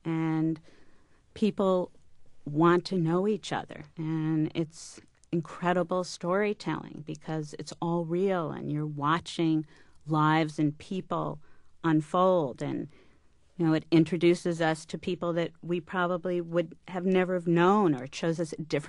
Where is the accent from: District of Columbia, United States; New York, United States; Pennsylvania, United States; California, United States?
New York, United States; Scarsdale; Oh, I grew up in Scarsdale, New York, except I never admitted it then because I didn't want people to know where I had grown up.